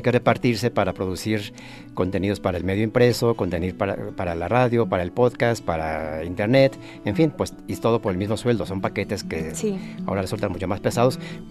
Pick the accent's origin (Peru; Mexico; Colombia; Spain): Mexico; porque se dan en un contexto como el mexicano, con una política como la nuestra